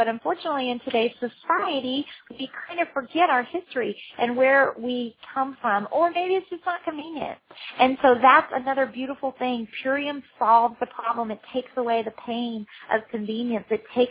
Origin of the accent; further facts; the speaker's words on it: Texas, United States; I'm from Texas, so they were doing collard greens and all this crazy stuff